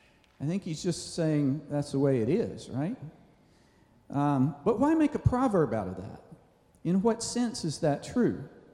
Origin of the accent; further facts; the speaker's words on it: Nashville, Tennessee, United States; Now, I'm originally from Nashville.